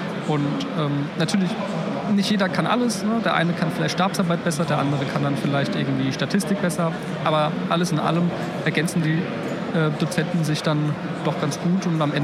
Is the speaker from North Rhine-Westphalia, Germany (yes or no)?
no; Mainz, Rhineland-Palatinate, Germany; born there; now in Potsdam, Germany; Also ich bin im Land Brandenburg und wohne in der Landeshauptstadt von Brandenburg, also in Potsdam. Bin aber eigentlich gebürtiger Mainzer.